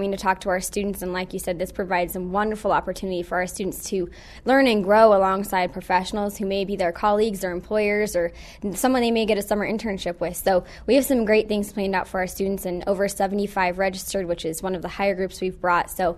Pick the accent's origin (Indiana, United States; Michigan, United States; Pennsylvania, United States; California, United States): California, United States; Originally, I'm from California.